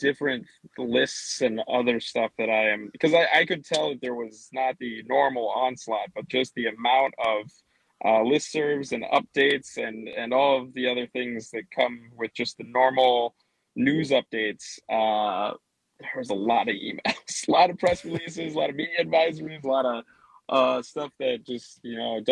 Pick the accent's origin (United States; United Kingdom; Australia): United States; Wisconsin; people's faces would light up when they heard that we're from Wisconsin